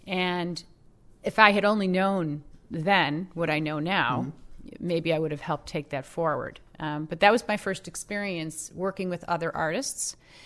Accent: Buffalo, New York, United States; Although, ironically, I grew up in Buffalo, and you can actually find beach glass on Lake Erie.

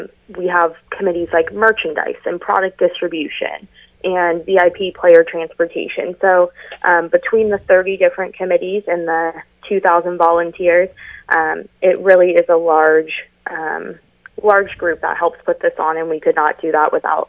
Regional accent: California, United States; moved away as an adult; I am actually originally from California. I relocated to Massachusetts earlier this year for this particular role.

